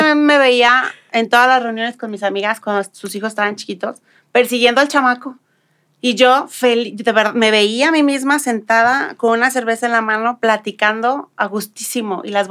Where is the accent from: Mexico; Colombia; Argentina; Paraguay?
Mexico; Guadalajara, Jalisco; Yo vengo de una familia grande y pues nací, crecí en Guadalajara.